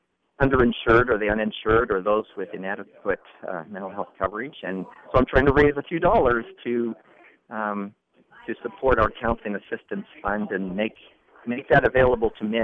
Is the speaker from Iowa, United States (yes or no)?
yes; Iowa, United States; I think I love the state. I was born and raised in Iowa